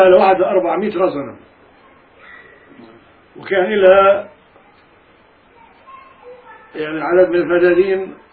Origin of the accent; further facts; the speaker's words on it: Zir'in, Palestine; بلادنا فلسطين، واستشهد من عندنا من زرعين